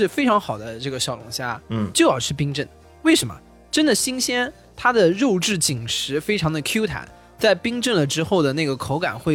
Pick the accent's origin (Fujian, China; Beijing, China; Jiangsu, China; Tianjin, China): Jiangsu, China; Nanjing; 作为南京人就不得不说